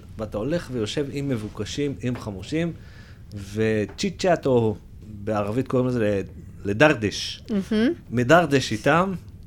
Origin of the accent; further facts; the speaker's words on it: Jerusalem, Jerusalem District, Israel; אני ירושלמי, בכל זאת אוהד ביתר